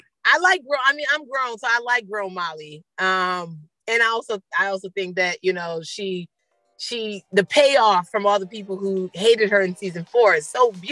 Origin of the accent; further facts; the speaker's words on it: Nigeria; I can observe it from being a Nigerian